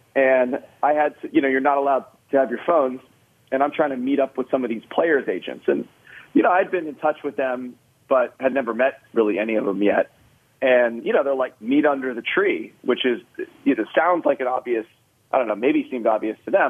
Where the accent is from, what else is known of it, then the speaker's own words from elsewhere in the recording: Georgia, United States; Yeah, I'm actually from Georgia, so that tournament means a lot to me